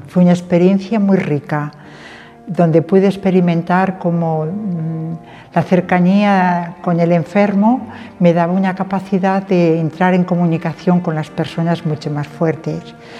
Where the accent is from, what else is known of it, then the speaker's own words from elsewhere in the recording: Alfambra, Aragon, Spain; born there; also born or lived in Madrid / Italy; misionera comboniana. Nací en Alfambra, provincia de Teruel, pero mi formación la realicé en Madrid y después en Italia.